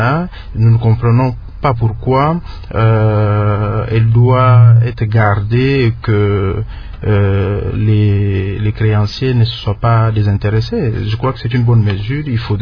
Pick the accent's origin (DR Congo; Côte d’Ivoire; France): DR Congo; en tant que Congolais, j'ai un sentiment partagé.